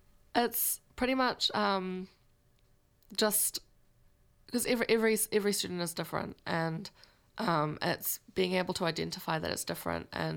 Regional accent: Dargaville, Northland, New Zealand; now in Auckland, New Zealand; No, I'm from Dargaville.

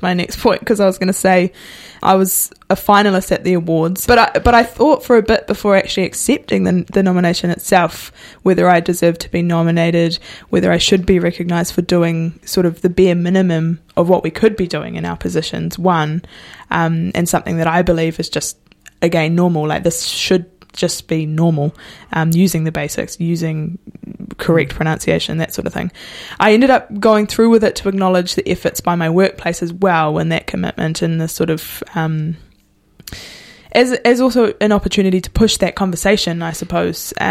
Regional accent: New Zealand; first language Maori; And I too often acknowledge the privilege that I've had in having te reo Māori as my first language.

